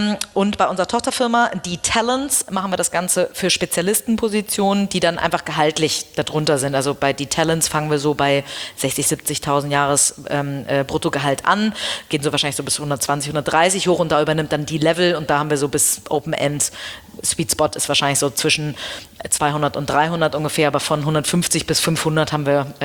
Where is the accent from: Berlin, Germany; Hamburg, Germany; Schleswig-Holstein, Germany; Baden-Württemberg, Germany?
Hamburg, Germany; Ich selber bin in Hamburg im UKE geboren, bin hier aufgewachsen, zur Schule gegangen, habe hier studiert und hier meine Firma gegründet. Das heißt, ich bin aus Hamburg eigentlich nie ganz weggekommen.